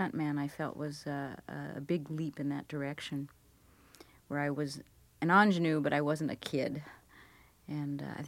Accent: Hollywood, California, United States; it's sort of funny that I was raised in Hollywood because I knew nobody in show business. And I knew about a three-block radius from my house, so it was sort of like being raised in a small town.

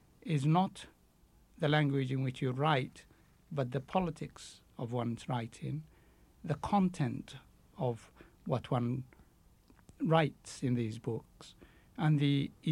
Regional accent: Somalia; first language Somali; English is a second language; when I started writing in English, Somali, the language which I, my mother tongue, had no orthography

